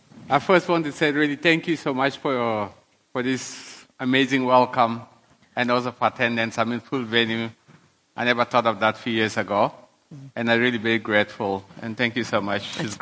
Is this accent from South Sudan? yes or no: yes; South Sudan; And that was my story when I was growing up in South Sudan. And I was a happy child, despite poverty.